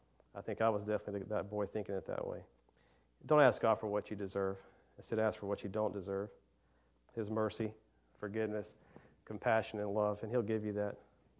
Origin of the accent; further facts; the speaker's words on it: North Carolina, United States; And I'm from North Carolina, so I'm tied to this place. I said, this is my home.